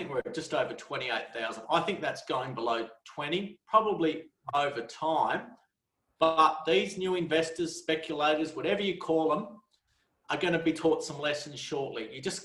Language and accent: English; Sydney, New South Wales, Australia; Yeah, I grew up in Sydney